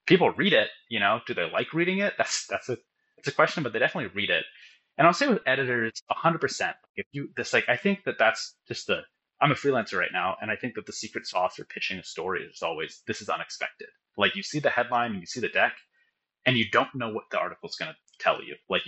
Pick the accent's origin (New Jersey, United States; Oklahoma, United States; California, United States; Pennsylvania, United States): California, United States; also born or lived in Texas; in my life, I grew up in California and lived in Texas for a lot of years.